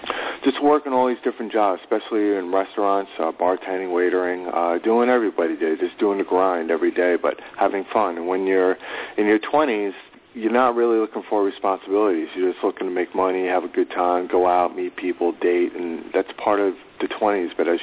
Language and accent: English; East Meadow, New York, United States; also born or lived in Howard Beach, Queens; Originally, I'm from Howard Beach, Queens. My family moved me out to Long Island, East Meadow, more of my childhood into my teenage years. Went to East Meadow High School.